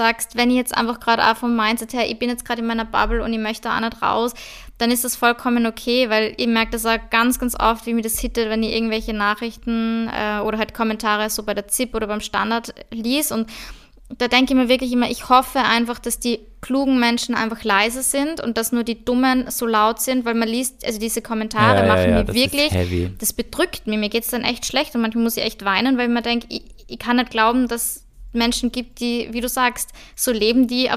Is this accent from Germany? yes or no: no; Austria; Also wir sind halt einfach in Österreich geboren, uns geht's gut, wir sind in gut situierten Familien aufgewachsen